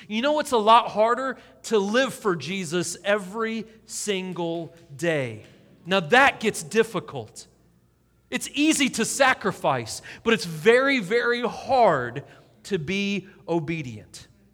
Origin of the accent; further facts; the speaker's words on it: St. Louis, Missouri, United States; my wife's from Boston and New York. I'm from St. Louis originally.